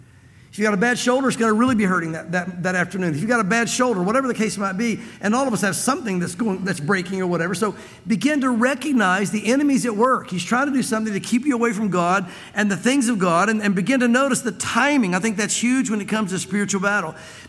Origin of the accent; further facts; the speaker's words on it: Tennessee, United States; now in Santa Fe, United States; we're both here from Tennessee. I feel like I have to qualify that anymore because are you really from here? You talk so fast, you can't be. But I really am. I guess I didn't slow down enough for the accent to set in really strong.